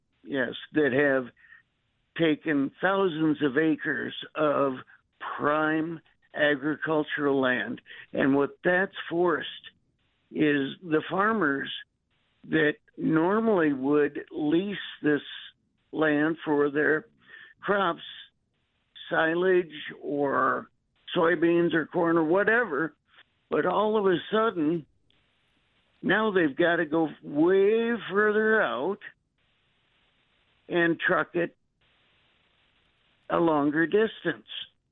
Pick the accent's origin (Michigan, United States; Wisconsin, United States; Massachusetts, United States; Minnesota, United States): Wisconsin, United States; now in Madison, United States; I'm originally from Southwest Wisconsin